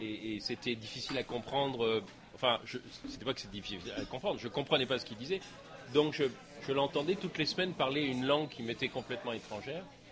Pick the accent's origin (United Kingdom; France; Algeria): Algeria; born there; Ma langue maternelle, c'était le français. Je suis né en Algérie, mais l'Algérie, c'était un territoire français à l'époque. Et évidemment, j'ai appris le français. Mais comme je suis né dans une famille juive